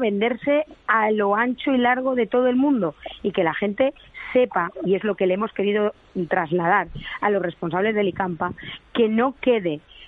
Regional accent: Valencian Community, Spain; me siento muy orgullosa y muy agradecida como valenciana también

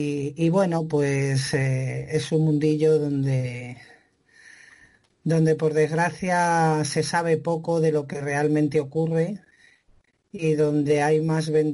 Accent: Madrid, Community of Madrid, Spain; yo soy de Madrid

